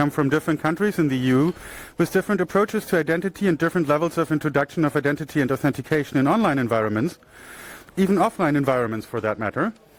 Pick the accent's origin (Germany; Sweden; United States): Germany; I'm from Germany.